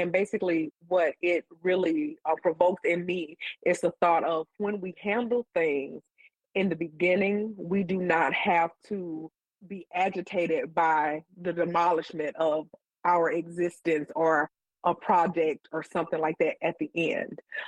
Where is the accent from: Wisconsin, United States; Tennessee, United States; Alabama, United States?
Alabama, United States; I grew up in Alabama. I'm a Southerner. I live in Florida now.